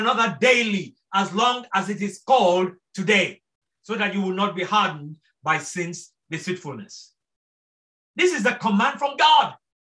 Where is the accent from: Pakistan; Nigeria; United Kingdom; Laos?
Nigeria; now in United States; By birth, yes, I am Nigerian. But I don't see myself as a Nigerian. I don't even see myself as a Nigerian American. I see myself as a disciple of Jesus Christ, who just happens to come from Nigeria and is now an American.